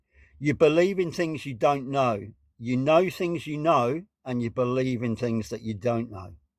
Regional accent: United Kingdom; Sorry, I'm British.

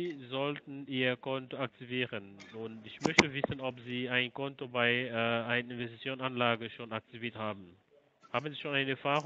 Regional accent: Switzerland; Also ich bin Schweizer. Je parle français, bien sûr.

